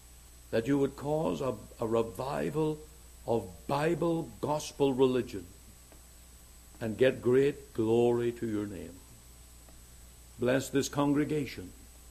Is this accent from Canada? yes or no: yes; Canada; I'm from Canada.